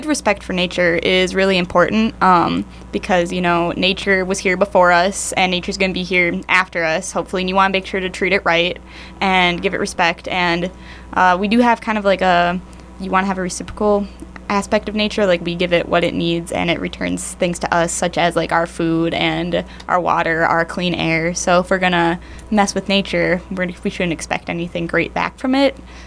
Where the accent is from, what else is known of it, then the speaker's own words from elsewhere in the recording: Hudson, Wisconsin, United States; Like, I'd go growing up in Hudson. I'm not that far away from, like, Como and, like, Minnesota.